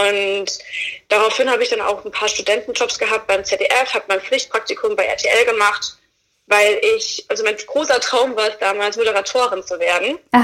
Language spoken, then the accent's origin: German; Fulda, Hesse, Germany; moved away as an adult; now in Berlin, Germany; ich komme aus Fulda. Ich bin mit 19 Jahren bin ich nach Berlin gezogen.